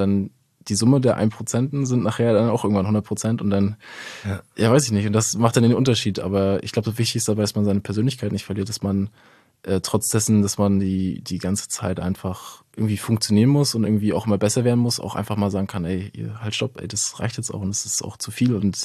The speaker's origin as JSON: {"language": "German", "town": "Rostock", "region": "Mecklenburg-Vorpommern", "country": "Germany", "tie": "born or raised there", "said": "Ich mag Rostock, ich bin in Rostock groß geworden, ich liebe das alles."}